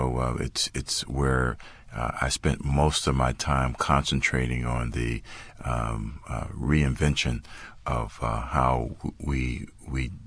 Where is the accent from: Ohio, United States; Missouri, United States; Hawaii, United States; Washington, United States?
Ohio, United States; Cincinnati; I grew up in Cincinnati, and I grew up in a public housing community.